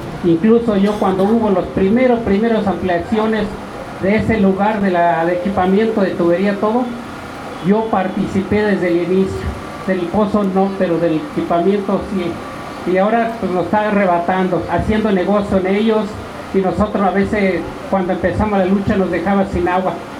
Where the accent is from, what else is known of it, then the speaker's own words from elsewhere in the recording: Santiago Mexquititlán, Querétaro, Mexico; Yo vengo de Santiago Mezquitlán, barrio Cuar, barrio Quinto, en la vía del Cuestado de Querétaro.